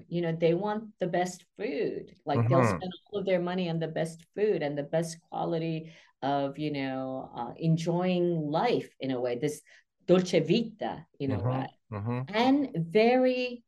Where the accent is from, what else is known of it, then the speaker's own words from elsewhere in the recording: New York, United States; considering I'm a New Yorker, I'm not that neurotic